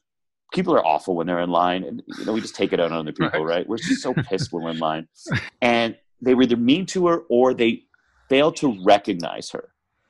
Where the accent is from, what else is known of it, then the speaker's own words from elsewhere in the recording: Canada; And as a Canadian, you know, I've apologized to things I've tripped over, let alone people.